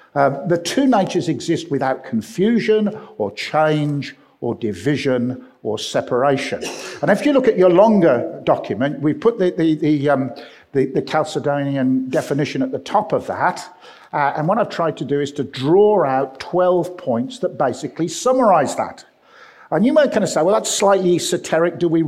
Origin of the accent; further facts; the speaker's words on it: Birmingham, West Midlands, United Kingdom; you'll know that I come from Birmingham.